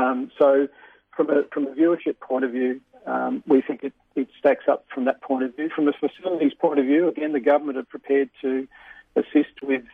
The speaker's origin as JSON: {"language": "English", "region": "Tasmania", "country": "Australia", "tie": "born or raised there", "lives_now": "Sydney, Australia", "said": "Well, I think I live in Sydney now. I grew up in Tassie, but live in Sydney"}